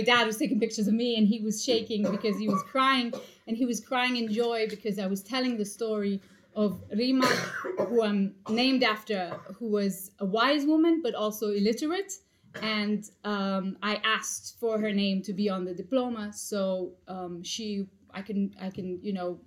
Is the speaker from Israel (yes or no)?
yes; Israel; I was born and raised in Israel, and my father came to Israel in 1949.